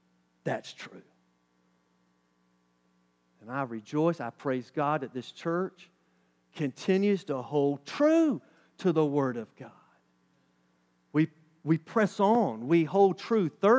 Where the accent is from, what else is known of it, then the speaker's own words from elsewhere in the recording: North Carolina, United States; accent: Carolina; she says my Carolina accent goes into overdrive. It's hard for me to deny where I come from.